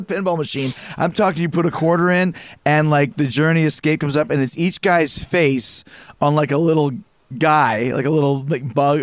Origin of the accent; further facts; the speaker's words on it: Winnipeg, Manitoba, Canada; I grew up in Winnipeg, Canada. Winnipeg, Manitoba, Canada, up in the middle of nowhere.